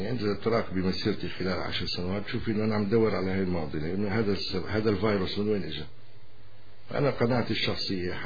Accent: Syria; كل شيء عندنا في سوريا جميل وحلو.

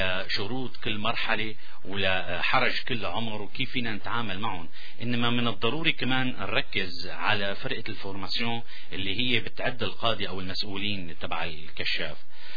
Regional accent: Syria; now in Canada; خاصة جايين من سوريا نحن ومتعلمين على نظام كشفي ديسبلين انضباط قوي.

